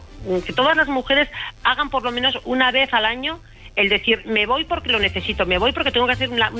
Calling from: Pamplona, Navarre, Spain; De Iruña, Pamplona, sí.

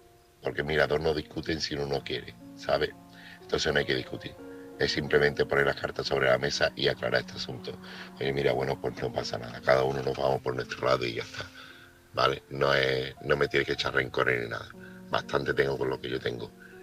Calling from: Seville, Andalusia, Spain; corresponsal de Sevilla.

